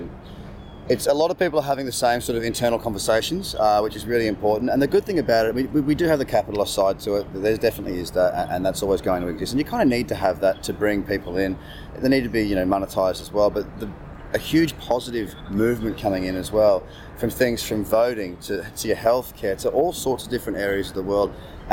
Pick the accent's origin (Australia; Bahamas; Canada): Australia; Sydney, New South Wales; now in New York, United States; I'm in New York now, I come from Sydney